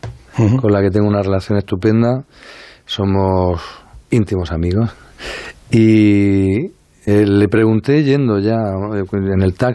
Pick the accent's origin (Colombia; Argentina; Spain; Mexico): Spain; Andalusia; Es que soy andaluz.